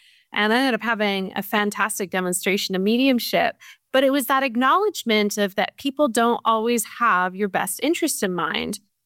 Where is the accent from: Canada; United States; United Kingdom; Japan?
Canada; Victoria, British Columbia; And I remember it was my hometown, so I was excited to be able to do this in Victoria, BC.